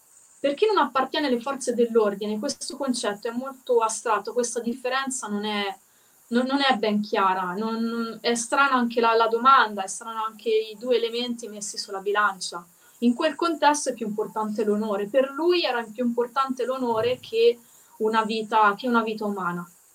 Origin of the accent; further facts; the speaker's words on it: Arezzo, Tuscany, Italy; qui nel centro Italia, io sono di Arezzo